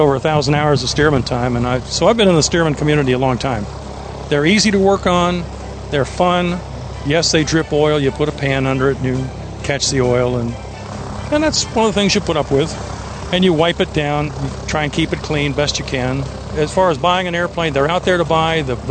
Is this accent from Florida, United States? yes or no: yes; Florida, United States; I grew up in South Florida, and Dad was an early aviator, and my mother was an aviator.